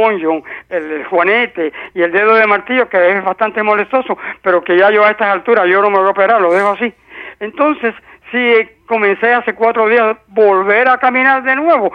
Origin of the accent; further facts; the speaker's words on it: Cuba; moved away; Cuando salí de Cuba eran 5'5", ahora soy 5'2.75".